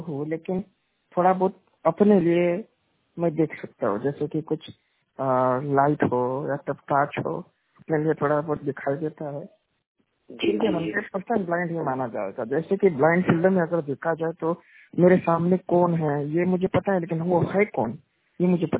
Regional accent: Nagpur, Maharashtra, India; born there; जन्म 3 मार्च 2000 में हुआ है और महाराष्ट्र के नागपुर में मेरा जन्म हुआ था।

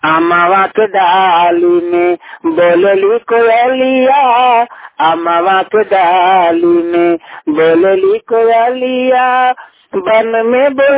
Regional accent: Dhanbad, Jharkhand, India; धनबाद का रहने वाला हूँ मैं, … झारखंड से, धनबाद जिला अंतर्गत।

